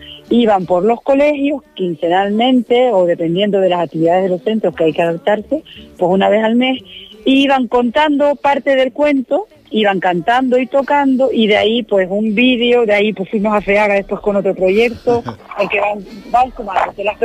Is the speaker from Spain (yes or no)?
yes; Canary Islands, Spain; Todo eso somos canarias.